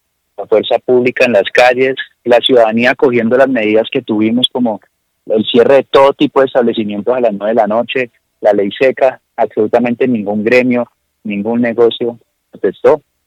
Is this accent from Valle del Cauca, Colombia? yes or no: yes; Cali, Valle del Cauca, Colombia; nosotros como caleños